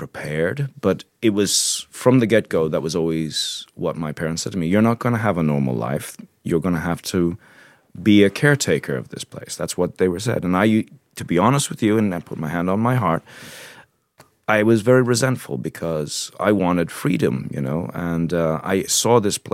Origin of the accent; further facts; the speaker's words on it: Ireland; but we've always seen ourselves as Irish because we were always very involved in things here.